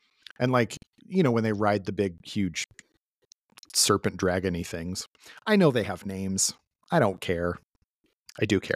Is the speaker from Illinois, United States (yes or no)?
no; Colorado, United States; I grew up in Colorado and there's a lot of opportunities to camp in the mountains and whatnot.